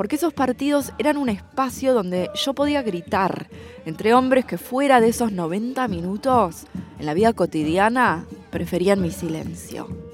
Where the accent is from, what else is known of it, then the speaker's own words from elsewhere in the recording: Argentina; Yo también soy argentina